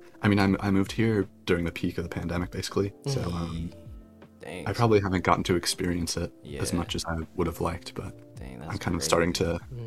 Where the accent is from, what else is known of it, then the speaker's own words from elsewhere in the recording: California, United States; now in Los Angeles, United States; I'm from the Bay Area.